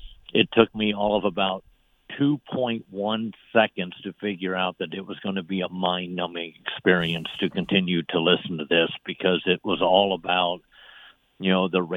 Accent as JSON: {"language": "English", "town": "Baltimore", "region": "Maryland", "country": "United States", "tie": "born or raised there", "said": "You know, I was born in Baltimore. As a child, spent time in Baltimore."}